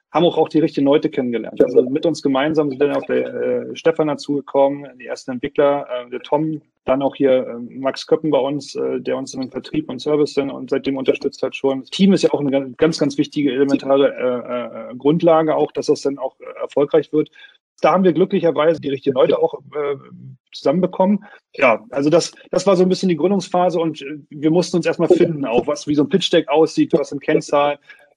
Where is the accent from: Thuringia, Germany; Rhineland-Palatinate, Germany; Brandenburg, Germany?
Brandenburg, Germany; born there; bin 38 Jahre alt, gebürtig aus Brandenburg, habe Jura studiert an der Universität in Greifswald.